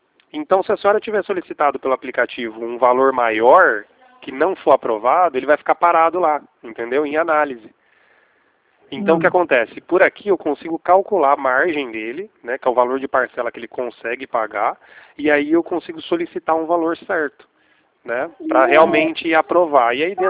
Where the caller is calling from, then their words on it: Campinas, São Paulo, Brazil; Eu sou aqui do Santander, de Campinas.